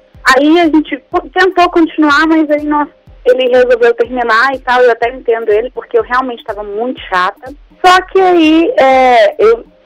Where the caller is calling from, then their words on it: Belo Horizonte, Minas Gerais, Brazil; Belo Horizonte.